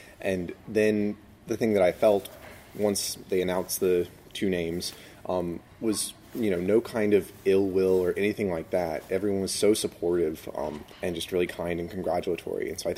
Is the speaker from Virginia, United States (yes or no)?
no; Florence, South Carolina, United States; so I grew up in Florence, South Carolina, where there is no music school, no conservatory.